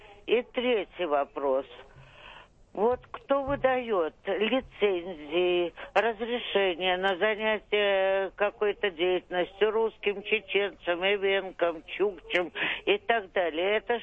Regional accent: Moscow, Russia; Я москвичка, наверное, в 10-м поколении

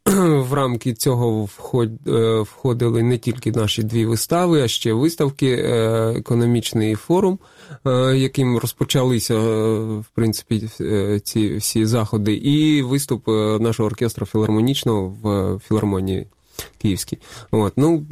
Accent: Luhansk, Luhansk Oblast, Ukraine; moved away as an adult; Я сам з Луганська, так, я проживав в Луганську, виїхав в липні 14-го з родиною, от, трошки було таке, що поїздив, я і в Чернівцях був, і в Черкасах працював рік в театрі.

